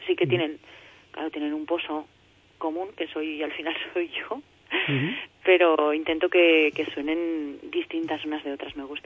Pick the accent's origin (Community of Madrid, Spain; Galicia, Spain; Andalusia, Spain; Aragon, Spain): Aragon, Spain; Alcorisa; está inspirada en mi pueblo, está inspirada en Alcoriza, y habla pues eso del sentir de que a mí me da el vivir, el pasear por las calles de mi pueblo